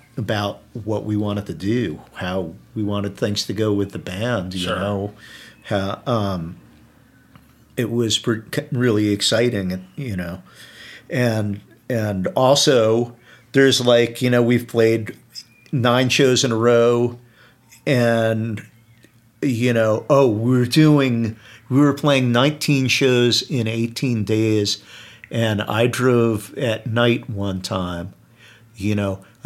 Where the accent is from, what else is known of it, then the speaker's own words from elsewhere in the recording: New Jersey, United States; I'm from New Jersey.